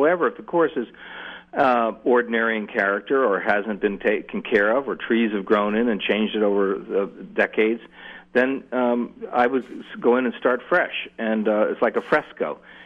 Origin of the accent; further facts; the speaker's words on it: New Jersey, United States; now in California, United States; I grew up in New Jersey, but I live in California.